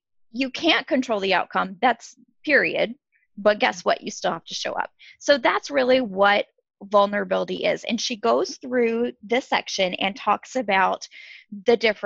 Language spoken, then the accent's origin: English; the South, United States; I grew up kind of everywhere, but in general, my roots are in the South.